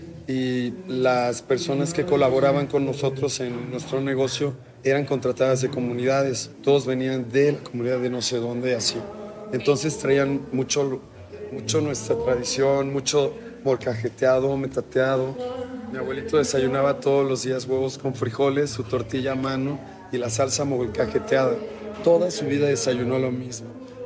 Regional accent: Xalapa, Veracruz, Mexico; Soy cocinero veracruzano, soy de Jalapa, Veracruz, de la capital.

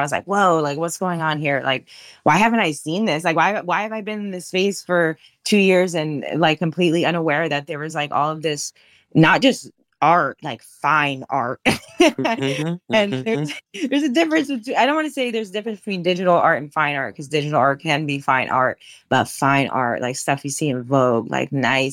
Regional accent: New York, United States; born there; I'm American. I was born in New York. I am the quintessential combination of New York things.

